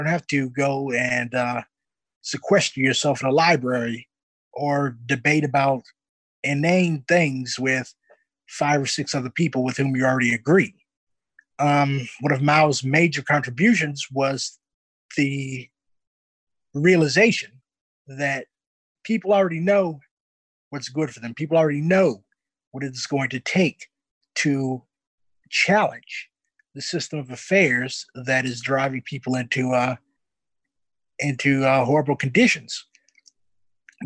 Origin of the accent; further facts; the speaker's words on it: St. Louis, Missouri, United States; Well, as you may well know, I'm from St. Louis, and the incident that politicized a lot of people here was the police murder of Michael Brown